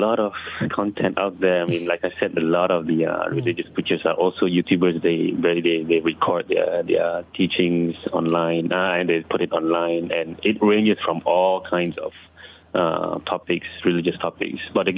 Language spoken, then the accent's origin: English; Kajang, Selangor, Malaysia; I grew up in Kajang, which is not far from Bangi.